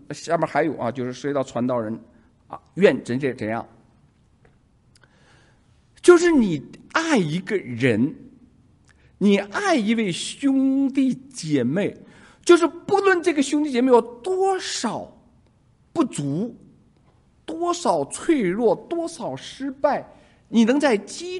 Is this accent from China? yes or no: yes; China; 我们中国人，特别是男人啊